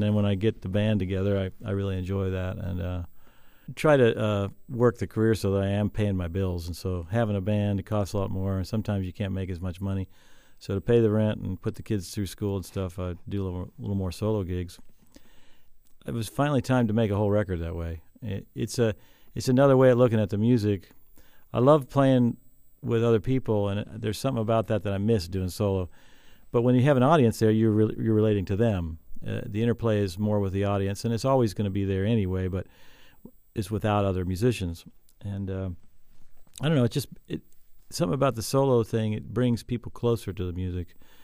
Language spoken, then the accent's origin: English; Wheeling, West Virginia, United States; Yeah, my hometown is Wheeling, just not too far from here, just slightly, maybe 100 miles from here.